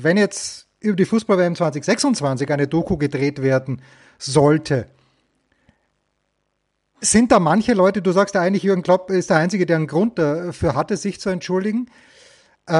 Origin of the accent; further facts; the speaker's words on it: Austria; als Österreicher kenne ich das.